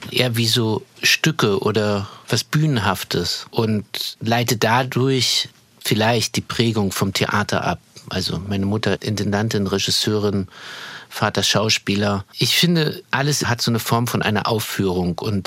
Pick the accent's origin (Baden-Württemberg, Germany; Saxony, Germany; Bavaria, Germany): Saxony, Germany; Chemnitz; born there; Karl-Marx-Stadt, Chemnitz, die Perle des Erzgebirges oder das Tor des Erzgebirges. Ja, Karl-Marx-Stadt, das steht halt im Pass drin